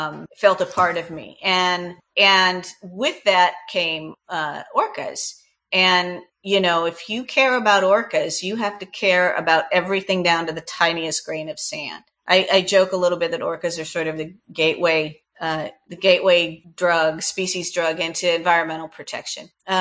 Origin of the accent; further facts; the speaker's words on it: Iowa, United States; I grew up in Iowa in the middle of cornfields, about the farthest from any, you know, didn't see the ocean until I was 18.